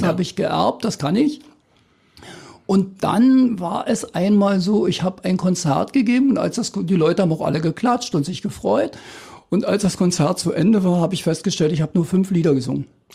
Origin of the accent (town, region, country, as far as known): East Germany, Germany; born or raised there